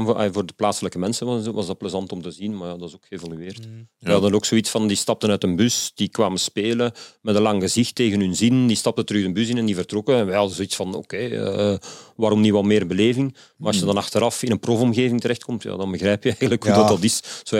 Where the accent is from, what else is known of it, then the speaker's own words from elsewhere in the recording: Oud-Heverlee, Flemish Brabant, Belgium; born there; Ik ben geboren in Uitheverlee. Ik heb altijd gespeeld in Uitheverlee.